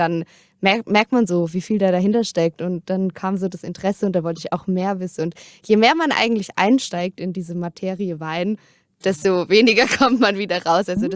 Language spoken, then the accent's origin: German; Durbach, Baden-Württemberg, Germany; now in Freiburg, Germany; Also ich komme ursprünglich aus Durbach, ist ja auch nur eine Stunde entfernt. Da pendle ich immer so ein bisschen hin und her, aber ich habe hier jetzt halt 5 Jahre studiert